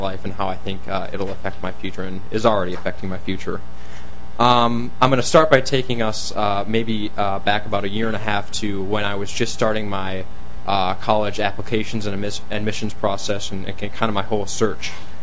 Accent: Rochester, United States; I'm originally from Rochester.

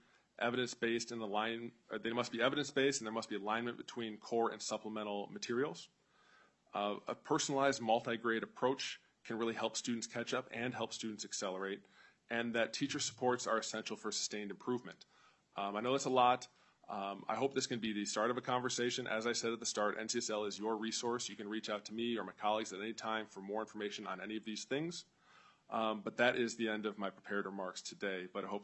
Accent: Michigan, United States; Well, and I am from Michigan, so it's great to be back in the Great Lakes region.

